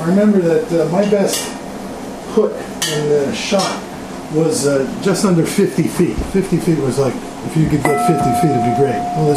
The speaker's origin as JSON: {"language": "English", "town": "Brooklyn", "region": "New York", "country": "United States", "tie": "born or raised there", "also_born_or_lived": "Newport, United States", "said": "I was born in Newport, Rhode Island at the end of the war. And when the war ended, we moved to Brooklyn."}